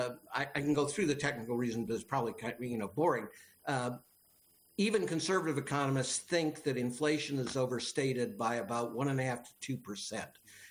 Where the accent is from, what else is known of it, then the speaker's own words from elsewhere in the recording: Detroit, Michigan, United States; born there; also born or lived in Missouri; I was born in Detroit, and I've taught for years in Missouri